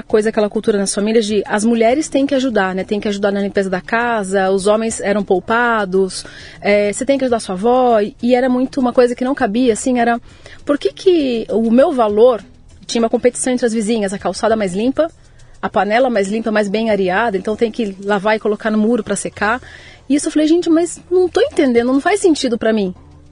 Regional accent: Sorocaba, São Paulo, Brazil; born there; also born or lived in Apucarana; Mas eu nasci em Sorocaba e fui pra Apucarana. Morei quase 7 anos lá.

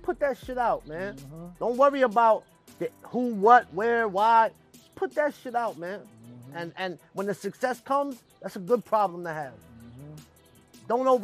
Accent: New York, United States; Well, growing up in New York as a Puerto Rican in the late 90s, mm-hmm.

